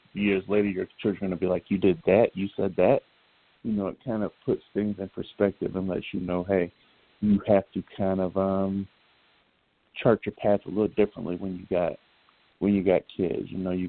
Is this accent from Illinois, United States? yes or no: yes; Illinois, United States; I grew up outside of Chicago, and a lot of my school visits have been back to that area.